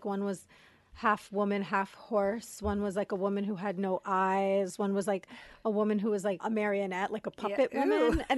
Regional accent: Coral Springs, Florida, United States; also born or lived in Queens / Brooklyn; My family lived in Brooklyn, and for whatever reason, my mom went into labor in Queens, and I was born in Queens. And we lived in Brooklyn for 2 years, and then we moved to Florida.

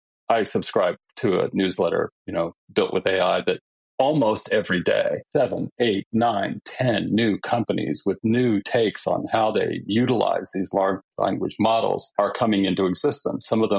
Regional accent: California, United States; You know, I'm from California, so this is going to sound a little bit of fruity nutty

